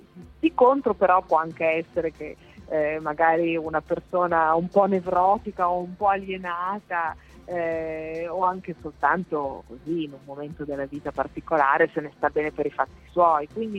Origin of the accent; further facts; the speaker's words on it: Ferrara, Emilia-Romagna, Italy; io sono di Ferrara, quindi è sulla mia linea, no? Quindi io andavo in montagna sempre dalle vostre parti. Poi quando mi sono trasferita a Milano invece magari ho frequentato di più la Val d'Aosta